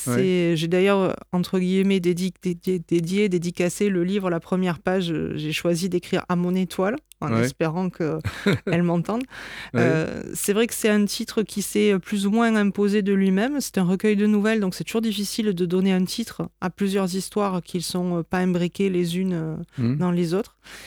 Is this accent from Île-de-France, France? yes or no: no; Occitanie, France; now in Nîmes, France; Je suis donc originaire d'à côté de Béziers, qui est une ville où il y a une forte tradition taurine aussi. Je suis venue vivre à Nîmes, puisque je me suis établie à côté de Nîmes avec ma famille